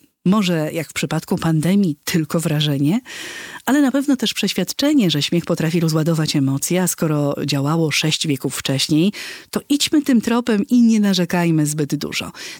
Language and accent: Polish; Łomża, Podlaskie Voivodeship, Poland; Ja go zapamiętam, bo oboje jesteśmy z Łomży.